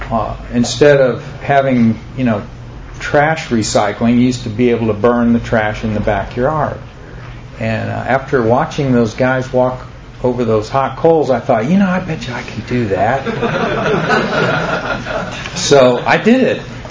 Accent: Orlando, Florida, United States; also born or lived in Daytona Beach; But I was born on December 30th in 1954 in Daytona Beach. So I'm a native Floridian. And moved to Orlando in 1958, but my dad carpooled from Daytona to Orlando for about 4 years before we ended up moving.

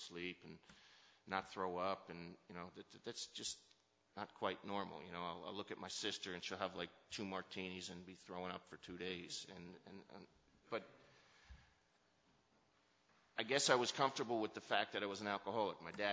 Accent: Westfield, New Jersey, United States; born there; I was born in Westfield, New Jersey, middle class, no care in the world.

